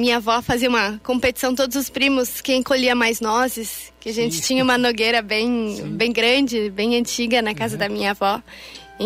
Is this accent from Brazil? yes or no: yes; Bento Gonçalves, Rio Grande do Sul, Brazil; born there; Bom, na verdade, eu nasci em Bento Gonçalves.